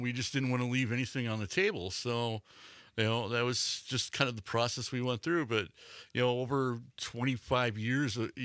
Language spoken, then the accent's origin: English; Milwaukee, Wisconsin, United States; It looked like a corner tap growing up in Milwaukee you'd walk